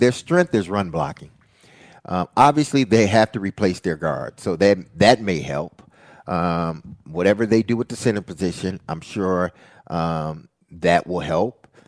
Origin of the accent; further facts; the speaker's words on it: Nashville, Tennessee, United States; My hometown is right up the street. Why would I not take this deal, go somewhere else, you know, that's probably out west or further north or northeast? Why would I do that where I could stay right here in Nashville, where I have roots